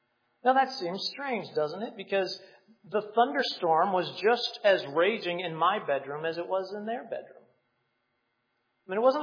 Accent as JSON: {"language": "English", "town": "Cleveland", "region": "Ohio", "country": "United States", "tie": "born or raised there", "lives_now": "Virginia, United States", "said": "I grew up in Cleveland, so thunderstorms here in Virginia are really not thunderstorms."}